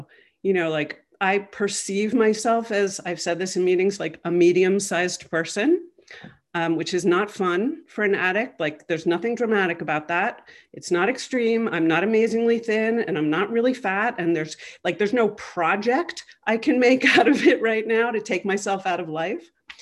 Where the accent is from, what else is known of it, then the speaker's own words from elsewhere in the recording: New York, United States; I'm originally from New York. I got into program 33 years ago in New York City.